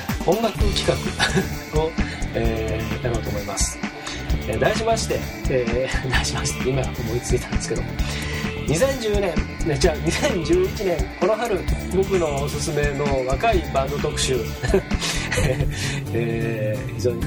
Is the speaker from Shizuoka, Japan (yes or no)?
yes; Hamamatsu, Shizuoka, Japan; 今日は僕の出身地静岡県浜松市から今まさに飛び出そうとしている、バンドを紹介します。